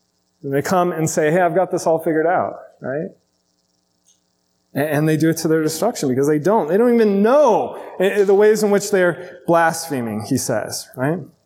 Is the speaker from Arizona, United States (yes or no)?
yes; Arizona, United States; By the way, I had lizards at my house growing up. We grew up in Arizona.